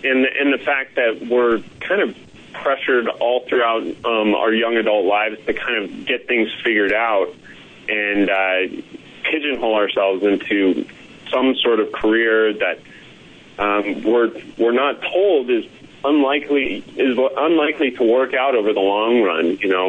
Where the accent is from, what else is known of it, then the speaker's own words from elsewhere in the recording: Colorado, United States; moved away; So I'm from Colorado, and I moved out to Silicon Valley, basically